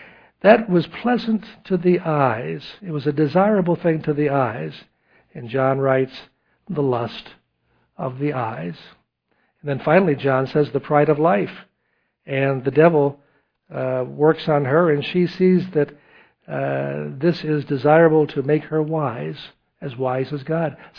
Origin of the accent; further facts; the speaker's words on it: New York, United States; Once we had an evangelist from California point out something that I, as a New Yorker, didn't know.